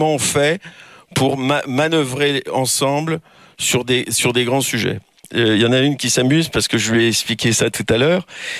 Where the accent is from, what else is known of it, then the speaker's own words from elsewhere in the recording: Cholet, Pays de la Loire, France; moi, je viens de province, de Cholet, c'est là où est notre activité, on est à Nantes.